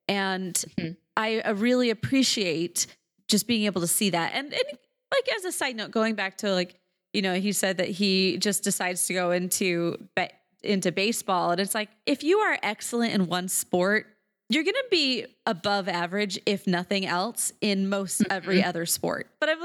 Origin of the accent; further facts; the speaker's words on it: Arizona, United States; I'm from Arizona. We're Morgan and I from Arizona.